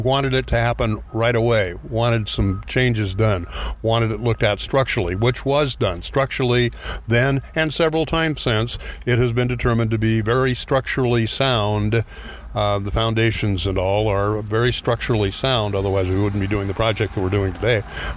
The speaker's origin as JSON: {"language": "English", "town": "Manson", "country": "United States", "said": "And people in Manson, I'm from Manson, are coming up to me"}